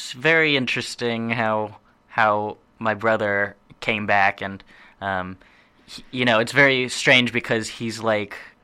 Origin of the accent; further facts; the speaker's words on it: Austin, Texas, United States; also born or lived in Portland, Oregon; like we grew up in Austin, Texas, and mm-hmm. Portland, Oregon